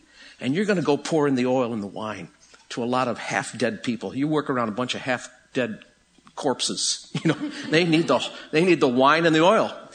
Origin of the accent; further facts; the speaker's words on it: Rochester, New York, United States; And I'm going to go out on a limb here only because I'm from Rochester. I kept hearing the word Eastman School of Music